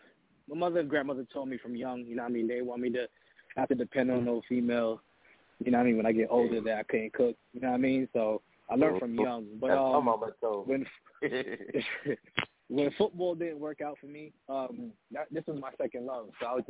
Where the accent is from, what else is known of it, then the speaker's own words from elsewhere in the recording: Brooklyn, New York, United States; Well, I'm born and raised in Brooklyn.